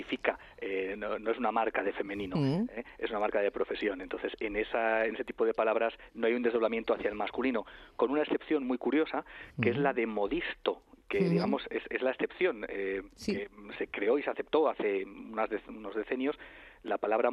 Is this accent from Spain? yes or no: yes; Spain; los que formamos parte de la Fundeo pues somos españoles